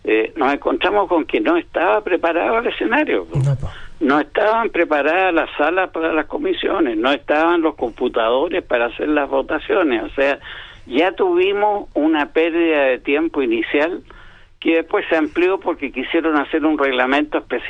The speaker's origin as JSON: {"language": "Spanish", "country": "Chile", "said": "si todos somos chilenos y orgullosos de ser chileno, yo al menos lo soy, y parece que la gran mayoría de mi país lo es."}